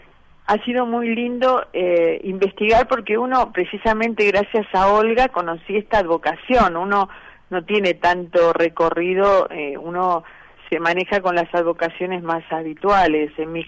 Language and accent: Spanish; Buenos Aires, Argentina; como buen porteño que uno es